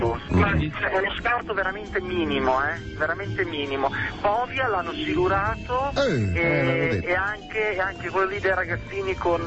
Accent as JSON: {"language": "Italian", "town": "Bologna", "region": "Emilia-Romagna", "country": "Italy", "said": "No, solo qua, sono di Bologna."}